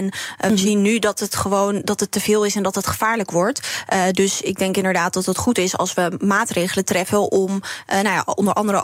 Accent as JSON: {"language": "Dutch", "town": "Nijkerk", "region": "Gelderland", "country": "Netherlands", "tie": "born or raised there", "said": "Ik ben zelf opgegroeid in Nijkerk."}